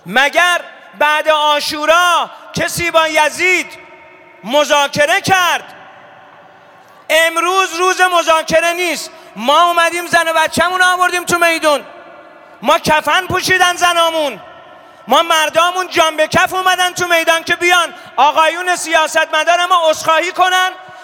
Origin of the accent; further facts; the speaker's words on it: Iran; ما مردم ایرانیم. مردم ایران این روزا یه حرف بیشتر ندارن.